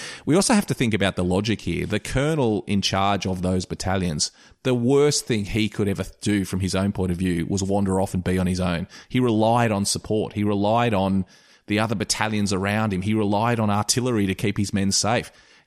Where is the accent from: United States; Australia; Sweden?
Australia; I'm an Australian